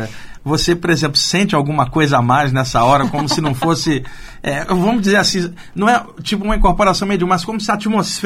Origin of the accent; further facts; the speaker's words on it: Rio de Janeiro, Brazil; now in São Paulo, Brazil; Eu moro aqui há 20 anos, eu sou carioca